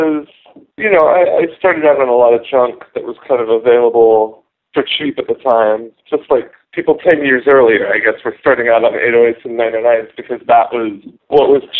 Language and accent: English; Kansas City, Missouri, United States; Oh, I grew up in Kansas City, Missouri.